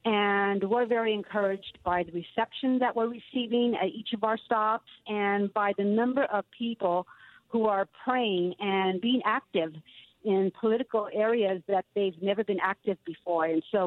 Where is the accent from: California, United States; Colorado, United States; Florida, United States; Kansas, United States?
California, United States; I'm from California, so I know, and I'm typically in the churches and talking to evangelicals